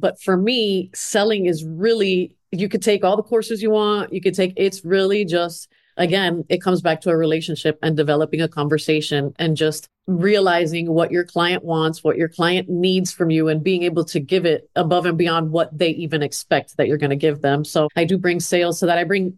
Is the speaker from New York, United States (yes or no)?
no; Miami, Florida, United States; So my parents were Cuban. So I grew up in Miami, moved around a little bit, but basically mostly went to school in Florida, went to college in Florida International University.